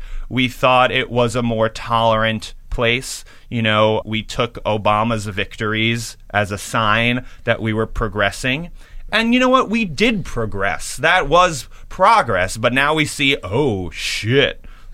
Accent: New York City, New York, United States; I remember hating Giuliani, even after 9/11, and because I'm a New Yorker, hating Giuliani

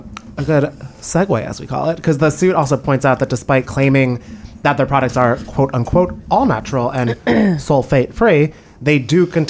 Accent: New Jersey, United States; My accountant's my cousin because I'm from New Jersey.

